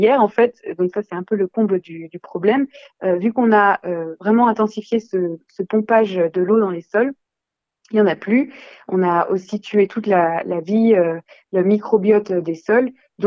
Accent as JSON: {"language": "French", "country": "France", "said": "chez nous, en France, c'est mesuré par Météo France."}